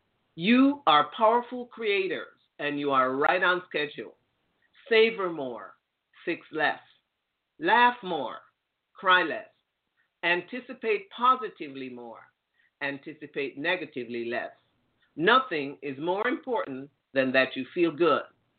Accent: Jamaica; Growing up in Jamaica, I sometimes had to get food from the church.

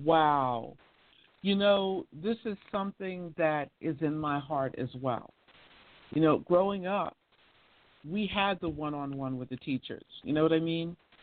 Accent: United States; as someone growing up in the States and seeing our youth today.

